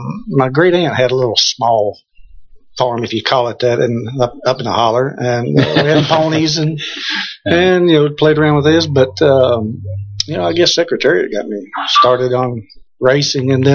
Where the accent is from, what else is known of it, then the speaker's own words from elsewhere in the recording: Kentucky, United States; Originally from Eastern Kentucky, Pike County.